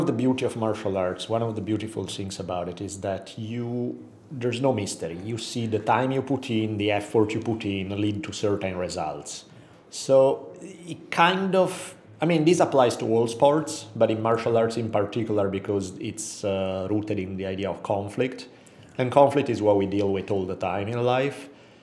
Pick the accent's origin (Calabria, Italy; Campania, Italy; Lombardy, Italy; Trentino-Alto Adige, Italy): Lombardy, Italy; Milan; moved away as an adult; now in United States; Growing up for me, I was born in 1974. So I was in Milan from the time I was born through 1992. So that's kind of the time frame for me being raised there.